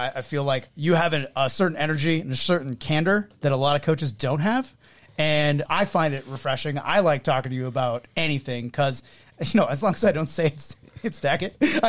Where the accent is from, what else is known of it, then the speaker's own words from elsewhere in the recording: New Hampshire, United States; I'm from New Hampshire.